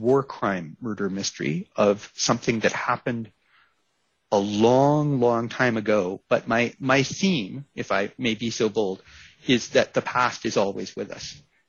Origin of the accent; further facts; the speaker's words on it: United States; I'm originally American.